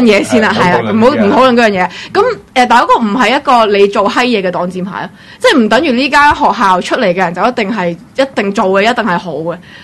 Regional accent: United States; 我最多话我系美国人嘅啫

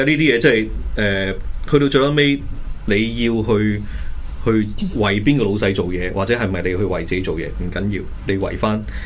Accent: Hong Kong; 佢唔赞成我哋香港人攞翻

